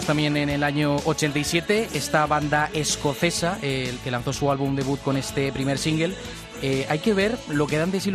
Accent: Valencian Community, Spain; yo soy valenciano, por supuesto.

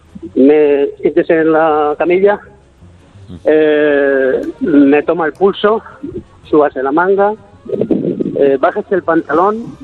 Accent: Villarrobledo, Castilla-La Mancha, Spain; Yo soy de Villarrobledo.

